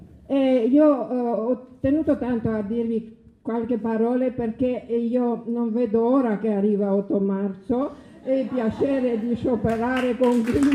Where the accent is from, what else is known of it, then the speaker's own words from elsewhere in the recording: Romania; Italian is a second language; now in Italy; Io sono immigrata dalla Romania